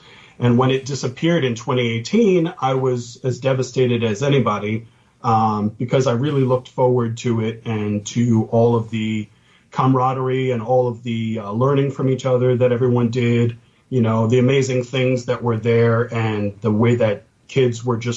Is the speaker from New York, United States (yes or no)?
yes; Brighton Beach, New York, United States; I grew up in Brighton Beach in Coney Island. My grandfather was the lighthouse keeper there.